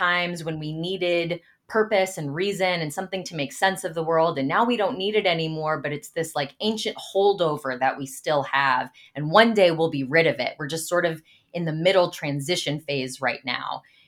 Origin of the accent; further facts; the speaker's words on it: Santa Monica, California, United States; So I grew up in Santa Monica, California. I grew up with two very loving secular parents. We really didn't have any religion in the home.